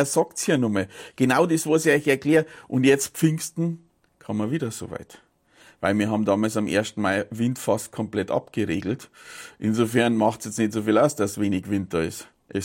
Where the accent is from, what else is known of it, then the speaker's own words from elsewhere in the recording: Bavaria, Germany; wie bei uns im Chiemgau vor kurzem der Strom ausgefallen ist